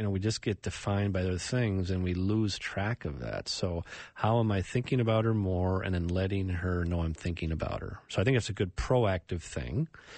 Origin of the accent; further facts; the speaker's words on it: Edina, Minnesota, United States; we're from Edina